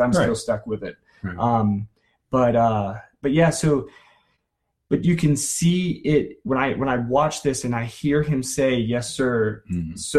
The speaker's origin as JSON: {"language": "English", "region": "the South", "country": "United States", "tie": "born or raised there", "said": "you know, I grew up in the South, and so it was always yes, sir, yes, ma'am."}